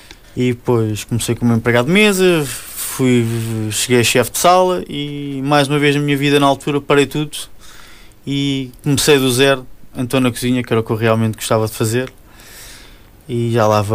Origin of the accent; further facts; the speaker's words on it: Lisbon, Portugal; Não, eu sou de Lisboa.